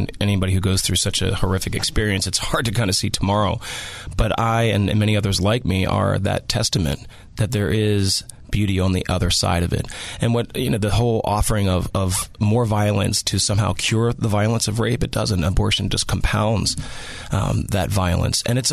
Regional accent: Lancaster, Pennsylvania, United States; I grew up in Lancaster, Pennsylvania.

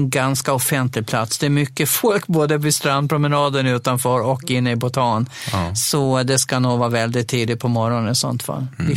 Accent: Dalhem, Gotland, Sweden; under mina tonår, när jag nog bodde kvar hemma i Dalem då

